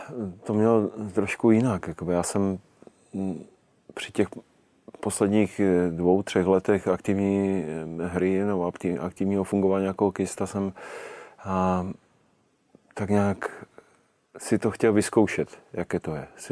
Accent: Kopřivnice, Moravian-Silesian Region, Czechia; Já pocházím z Kopřivnice, takže tam tehdy se hrála velká házená

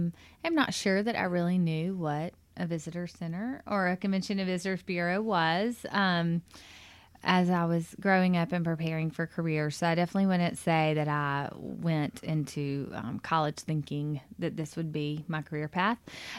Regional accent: Tupelo, Mississippi, United States; I was moving from Tupelo, my hometown, which is just 45 miles to the east.

